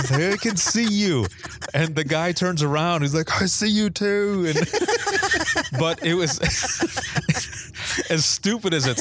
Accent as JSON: {"language": "English", "region": "Indiana", "country": "United States", "said": "I said, I'm from Indiana, but I have cross streets."}